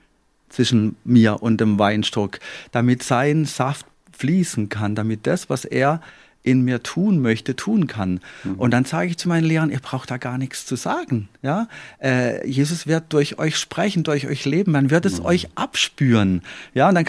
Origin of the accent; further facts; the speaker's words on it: Baden-Württemberg, Germany; ich komme ja aus dem Rebland. Ich wohne im Rebland